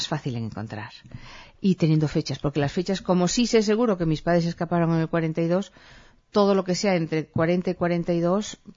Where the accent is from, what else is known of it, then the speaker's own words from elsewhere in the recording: Vigo, Galicia, Spain; now in Barcelona, Spain; Como sabes, vivimos en Barcelona. Yo vengo de Vigo, que está al otro lado de España.